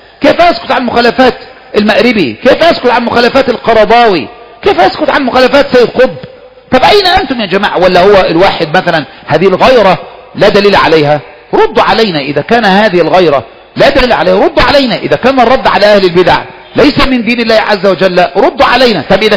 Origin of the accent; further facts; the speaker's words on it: Egypt; نحن من أهل مصر